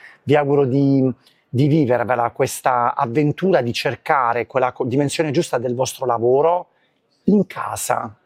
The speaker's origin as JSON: {"language": "Italian", "region": "Apulia", "country": "Italy", "said": "Io sono pugliese, si sente pure dall'accento, ma molto legato alla mia terra."}